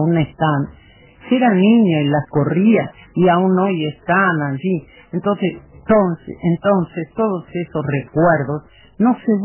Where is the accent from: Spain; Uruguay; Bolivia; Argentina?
Uruguay; nosotros todos somos uruguayos